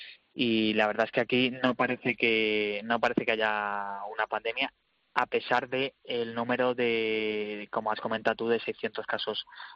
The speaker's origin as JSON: {"language": "Spanish", "town": "Valencia", "region": "Valencian Community", "country": "Spain", "said": "Yo soy de Valencia."}